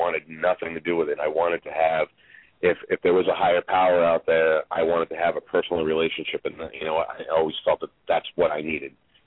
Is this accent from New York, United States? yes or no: yes; Bronx, New York, United States; You know, I was born and raised in the Bronx. I'm 100% Italian and a Taurus on top of that.